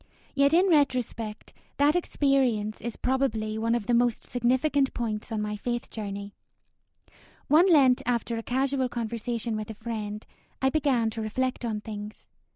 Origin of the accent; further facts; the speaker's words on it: Newry, Northern Ireland, United Kingdom; moved away as an adult; I am somewhat older, but I have left my hometown of Newry, taken leave from my job as a teacher, and rented out my home to enter fully into this journey.